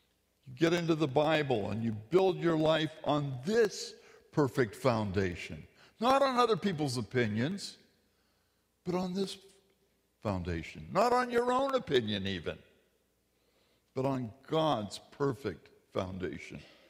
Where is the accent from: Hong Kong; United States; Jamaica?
United States; Pacific Northwest; Mary and I come from the Pacific Northwest, where folk are supposed to be laid back and casual.